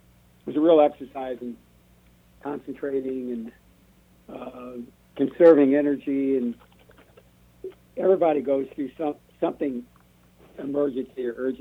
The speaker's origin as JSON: {"language": "English", "region": "Montana", "country": "United States", "tie": "born or raised there", "said": "Well, I grew up mainly in Montana, and the seasons were so distinct from each other. And eastern Montana is basically a rural area"}